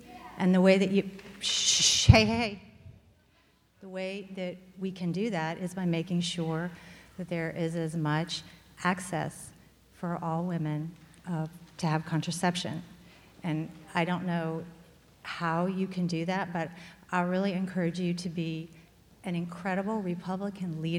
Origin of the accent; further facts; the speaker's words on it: Chico, California, United States; I'm from Chico, California.